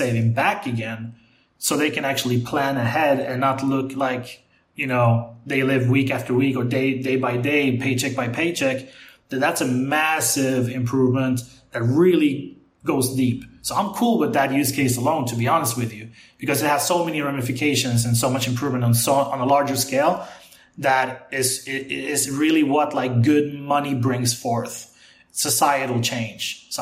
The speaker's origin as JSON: {"language": "English", "country": "Argentina", "also_born_or_lived": "Northern Europe", "first_language": "Spanish", "second_language": "English", "said": "Because I am Argentinian by birth. My family's Argentinian. Spanish is my first language. But I grew up outside of Argentina, right? So I spend, you know, my childhood between Argentina and Northern Europe."}